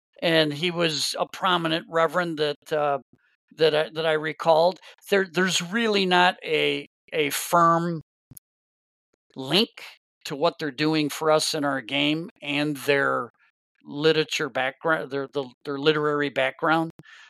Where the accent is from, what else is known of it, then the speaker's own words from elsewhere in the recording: United States; because I'm still an American. I still don't know it like the natives